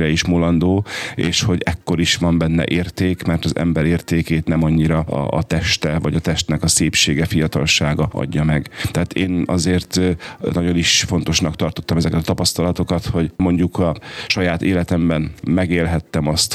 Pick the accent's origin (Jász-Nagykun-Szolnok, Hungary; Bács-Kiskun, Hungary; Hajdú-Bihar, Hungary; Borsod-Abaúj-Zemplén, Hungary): Bács-Kiskun, Hungary; Helvécia; also born or lived in Kecskemét; 1971-ben születtem, március 3-án, és Kecskemét a szülővárosom. Helvécián éltem egészen 14-15 éves koromig, az általános iskolás időszak befejezéséig.